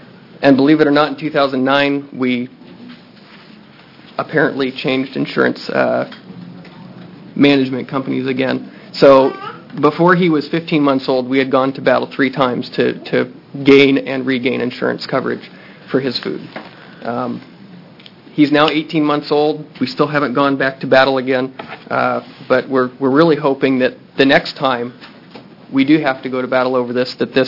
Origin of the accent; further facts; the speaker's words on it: Sutherlin, Oregon, United States; I am from Sutherland, Oregon, and my wife and son Owen would be joining us